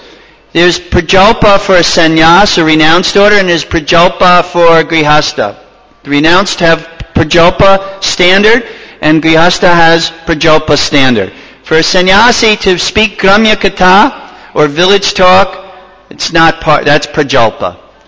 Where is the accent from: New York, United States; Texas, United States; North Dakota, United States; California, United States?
New York, United States; I'm from New York.